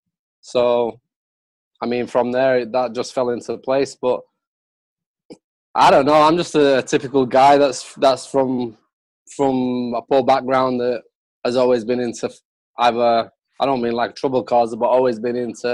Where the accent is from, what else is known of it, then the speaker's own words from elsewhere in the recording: Manchester, North West England, United Kingdom; now in Long Beach, United States; I'm English from Manchester, but I live in LA, in Long Beach to be exact.